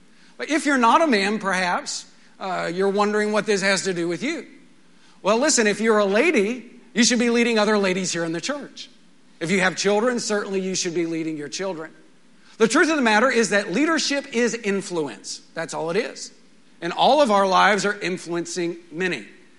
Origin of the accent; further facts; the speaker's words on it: Midland, Texas, United States; I grew up in Midland, and the second most famous person to ever grow up there was President George W. Bush.